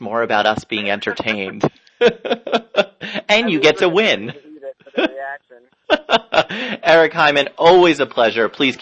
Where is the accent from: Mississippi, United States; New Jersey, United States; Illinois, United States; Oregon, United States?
New Jersey, United States; back in my home state of New York, I'm really from New Jersey, but I say New York